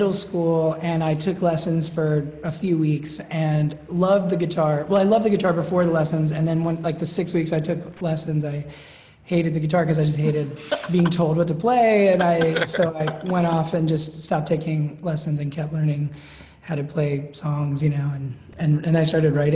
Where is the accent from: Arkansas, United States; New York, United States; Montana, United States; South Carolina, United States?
New York, United States; Staten Island; I grew up on the outskirts of the city in Staten Island.